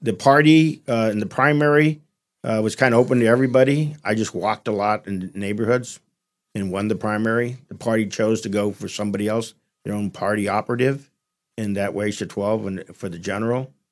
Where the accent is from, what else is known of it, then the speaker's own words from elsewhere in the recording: California, United States; As you know, born and raised in California, my family was poor. My father was a migrant coming in. I worked in the fields, worked my way through college.